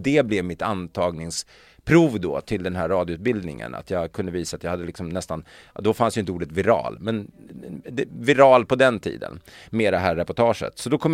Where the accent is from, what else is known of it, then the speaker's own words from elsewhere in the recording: Stockholm, Stockholm County, Sweden; när vi var små i Stockholm när man växte upp